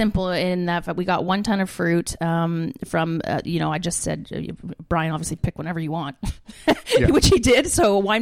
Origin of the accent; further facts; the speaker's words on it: Ontario, Canada; I grew up in the Benchlands. I grew up at Highway and Victoria here, mm-hmm. and I drove to Vineland for 5 years of my life, between 16 and 21